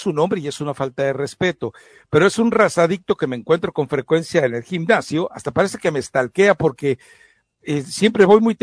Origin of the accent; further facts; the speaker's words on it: Mexico; te estacionas en doble fila como buen mexicano, porque ahí es una zona de mexicanos